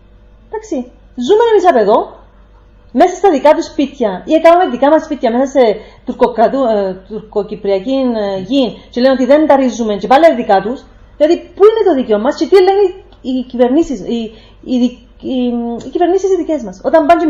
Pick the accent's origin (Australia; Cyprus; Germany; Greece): Cyprus; Lapithos, Kyrenia District; η Κερίνια που είμαστε από Κερίνια, Λάπιστον